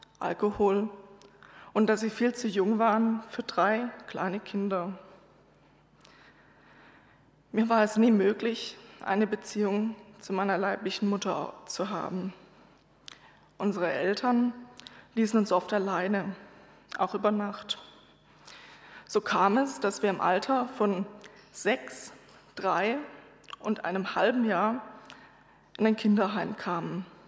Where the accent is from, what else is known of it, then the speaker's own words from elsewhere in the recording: Lörrach, Baden-Württemberg, Germany; now in Freiburg, Germany; bin 24 Jahre alt und komme aus Freiburg. Geboren und aufgewachsen bin ich in Lörrach.